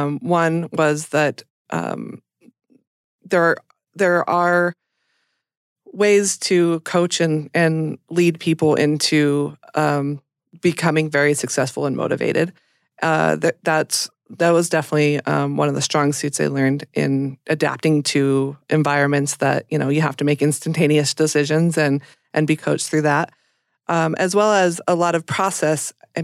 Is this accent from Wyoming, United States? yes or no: yes; Green River, Wyoming, United States; I grew up in Green River, Wyoming, a small town. It's known for its Trona mines.